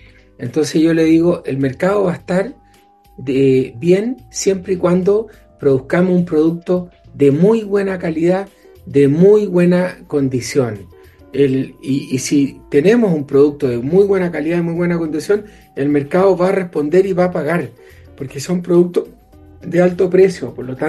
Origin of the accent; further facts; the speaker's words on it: Chile; Somos todos chilenos, Chile primero siempre